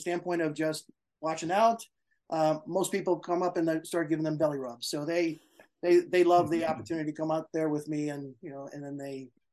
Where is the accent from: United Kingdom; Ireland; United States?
Ireland; Leinster; born there; Tusker is named for a lighthouse that's near where I was born in Ireland.